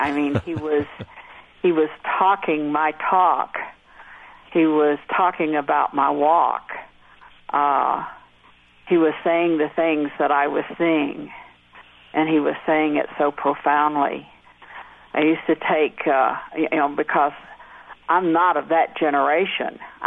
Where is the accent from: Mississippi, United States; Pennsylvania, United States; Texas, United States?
Texas, United States; Houston; I was born in Texas, and I lived most of my life in Texas. I'm a transplant from Houston.